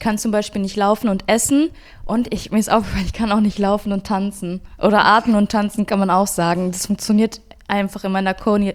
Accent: Duisburg, North Rhine-Westphalia, Germany; Ich bin aus Duisburg.

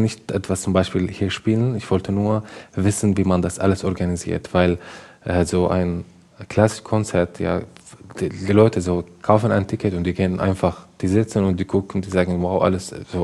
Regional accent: Syria; German is a second language; ich komme aus Syrien

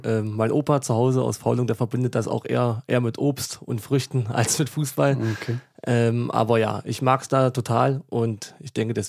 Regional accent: Thuringia, Germany; Und danach erst als Erfurter. Und darüber bin ich natürlich sehr stolz, dass ich auch in so einer Region aufgewachsen bin.

